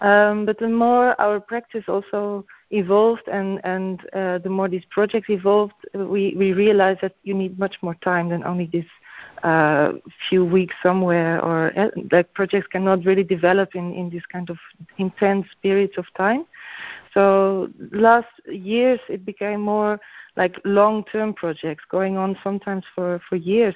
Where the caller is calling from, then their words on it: Brussels, Brussels-Capital Region, Belgium; I'm calling now from my studio in Brussels, so in Belgium.